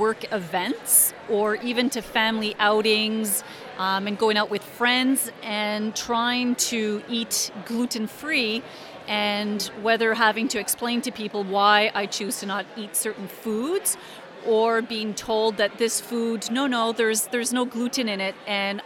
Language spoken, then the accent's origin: English; Ottawa, Ontario, Canada; from Ottawa